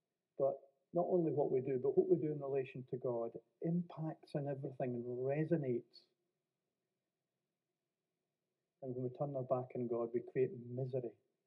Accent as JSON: {"language": "English", "town": "Glasgow", "region": "Scotland", "country": "United Kingdom", "tie": "born or raised there", "said": "I was brought up in Glasgow, but even I'm shocked at what I hear."}